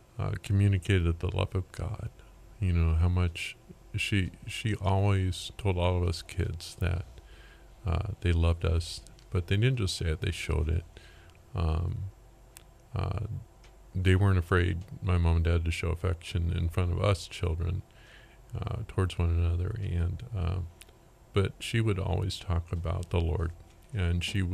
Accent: Lawndale, California, United States; Well, at that time it was a little bit of a rough neighborhood.

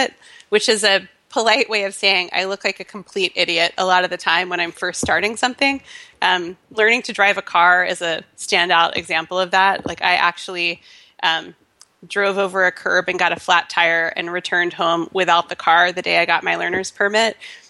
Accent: Memphis, Tennessee, United States; born there; accent: Southern; which is that despite the tragic loss of my Southern accent, I was born in Memphis, Tennessee.

